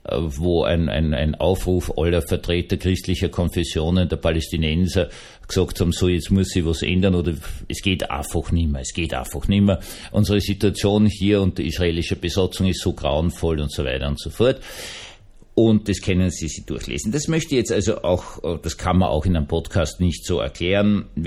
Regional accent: Vienna, Austria; Ich bin Wiener bürgerlicher Protestant.

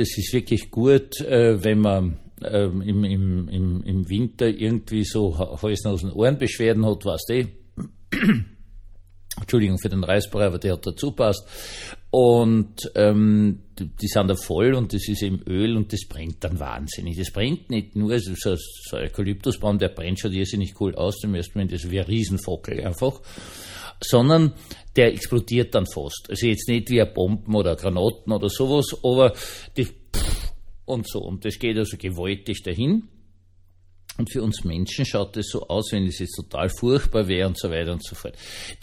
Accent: Austria; und ich so als Österreicher, mein Gott, Waldbrand und furchtbar und grauenvoll

